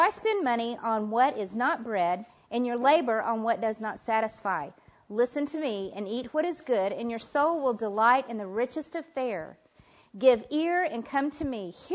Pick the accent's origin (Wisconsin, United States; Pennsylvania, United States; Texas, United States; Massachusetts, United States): Texas, United States; Dallas; now in Broken Arrow, United States; I live in Broken Arrow, Oklahoma, which is just outside of Tulsa. I'm born and raised in Dallas, Texas, and my sister lives in Abilene, Texas.